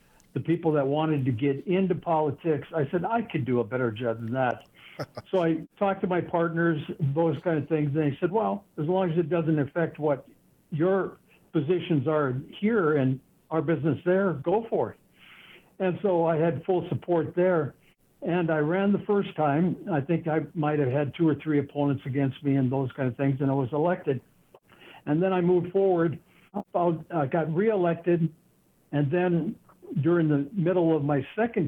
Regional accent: Williston, North Dakota, United States; When I was growing up in Williston, I always had a job

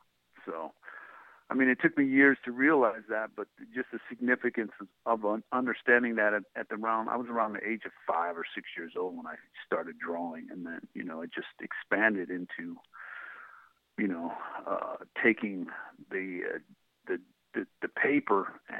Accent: San Jose, California, United States; I was raised in San Jose, California, and that's basically where my creative inspiration started.

